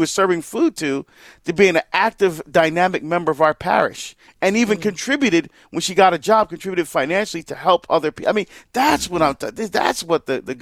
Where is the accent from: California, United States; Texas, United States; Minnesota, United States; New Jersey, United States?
New Jersey, United States; Now, I'm from Jersey, right? We don't plant trees, you know?